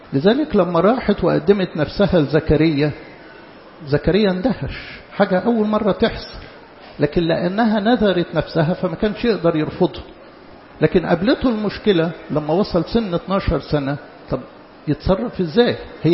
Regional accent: Egypt; حتى بمفهوم الخطوبة اللي في مجتمعنا احنا كمصريين

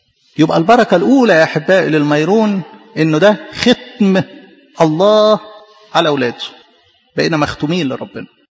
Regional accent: Egypt; إحنا مثلا كمصريين جدودنا إيه؟ جدودنا فرعنا

